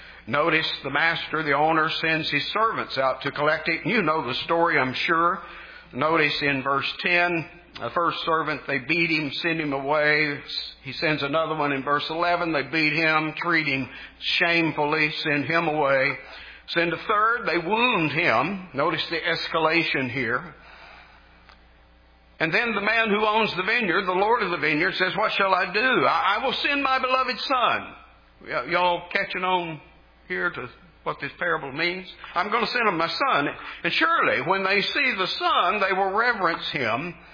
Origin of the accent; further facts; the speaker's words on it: Texas, United States; When we rented land, typically on cotton farm back where I grew up in Texas